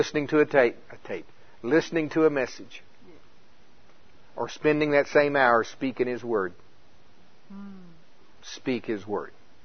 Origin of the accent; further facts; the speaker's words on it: Oklahoma, United States; But there, hey, I'm from Pottawatomie County, Oklahoma.